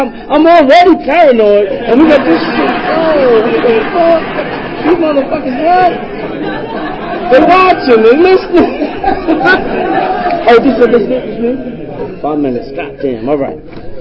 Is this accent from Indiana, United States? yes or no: no; Queens, New York, United States; I'm from South Jamaica, Queens area, a small area